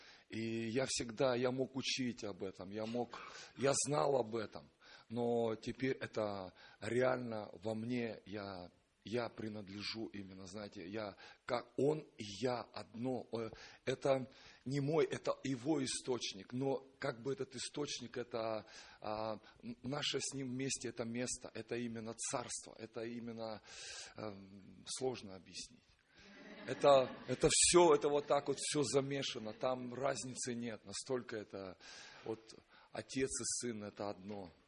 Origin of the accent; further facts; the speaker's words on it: Moscow, Russia; я из Москвы.